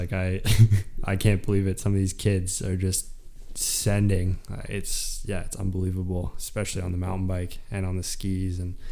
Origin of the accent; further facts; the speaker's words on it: Squamish, British Columbia, Canada; I'm a mountain biker, born and raised in Squamish.